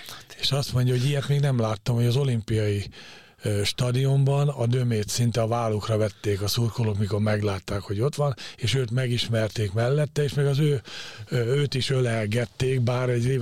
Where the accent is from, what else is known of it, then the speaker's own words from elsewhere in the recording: Szabolcs-Szatmár-Bereg, Hungary; born there; lévén szabolcsi születésű vagyok